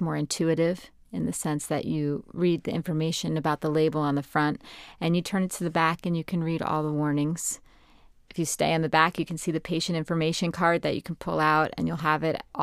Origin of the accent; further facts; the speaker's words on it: Mount Kisco, New York, United States; I'm from Mount Kisco, New York.